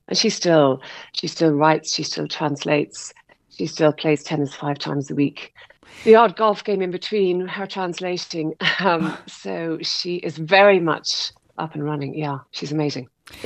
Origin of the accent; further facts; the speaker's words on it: Dublin, Leinster, Ireland; So we grew up in Dublin.